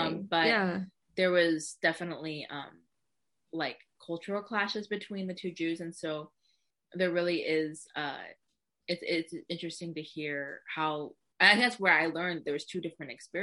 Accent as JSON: {"language": "English", "town": "Seattle", "region": "Washington", "country": "United States", "tie": "born or raised there", "said": "Well, the distant land of the Emerald City, Seattle, yes. it really is an isolated place, but during my lifetime, it's grown into a really big and relevant city in the United States."}